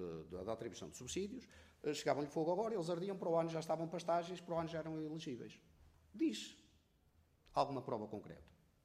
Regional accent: Vila Verde, Braga, Portugal; principalmente em alguns concelhos lá do norte, de onde eu sou originário do concelho de Vila Verde, Distrito de Braga

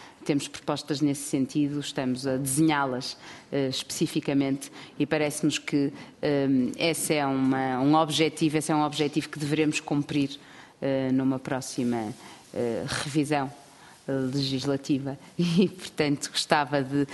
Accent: Guimarães, Braga, Portugal; Sei que agora a Sra. Professora está próxima também da minha terra, eu sou de Guimarães

